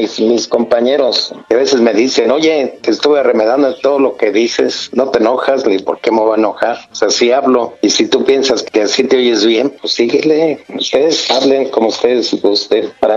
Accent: Salamanca, Guanajuato, Mexico; Soy de Salamanca, Guanajuato, a mucho orgullo.

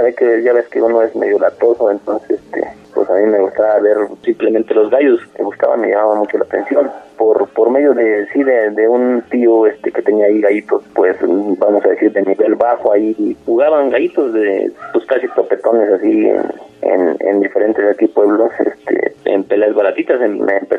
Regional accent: Cuautitlán Izcalli, State of Mexico, Mexico; Yo soy originario de Santa Bárbara, Cuautitlán Izcalli, Estado de México.

